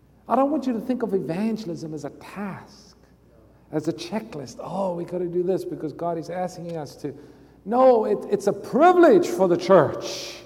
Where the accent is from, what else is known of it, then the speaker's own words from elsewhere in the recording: South Africa; growing up in South Africa, the biggest sporting event that they have there is something called rugby.